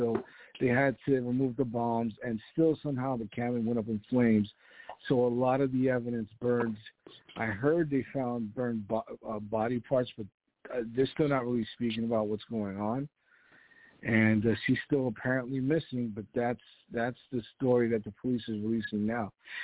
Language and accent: English; Brooklyn, New York, United States; Well, you know, I was raised in Brooklyn, New York, East New York.